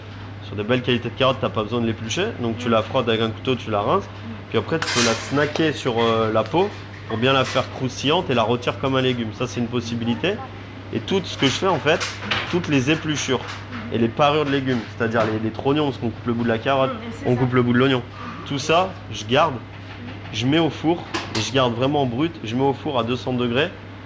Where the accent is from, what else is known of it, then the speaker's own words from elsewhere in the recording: Grenoble, Auvergne-Rhône-Alpes, France; Je suis originaire de Grenoble et à Grenoble, j'ai ouvert un restaurant où on récupère les invendus des producteurs.